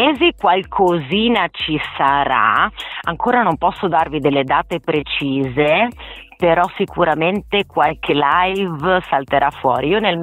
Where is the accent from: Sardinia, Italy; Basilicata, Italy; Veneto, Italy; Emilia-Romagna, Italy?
Veneto, Italy; Vicenza; born there; now in Bassano del Grappa, Italy; Io sono nata a Vicenza e poi mi sono trasferita a Bassano del Grappa, quindi comunque siamo là, sono là.